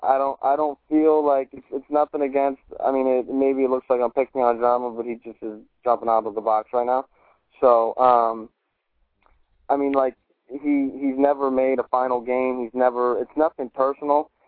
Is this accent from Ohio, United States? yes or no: yes; Ohio, United States; I'm from Ohio, I go to tournaments.